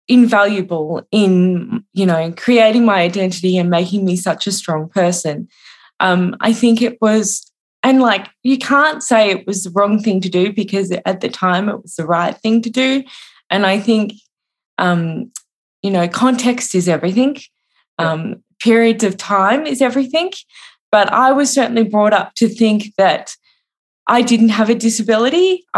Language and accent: English; Australia; now in Melbourne, Australia; I'm 31, so I was born in 1990, just to give you a bit of context. I live in Melbourne in Australia